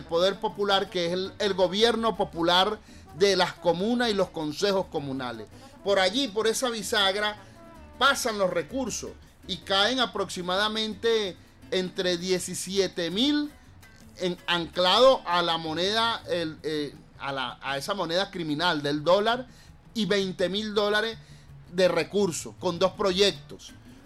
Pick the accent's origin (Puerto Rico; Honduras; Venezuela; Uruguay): Venezuela; nosotros, como somos hijos de Bolívar, somos patriotas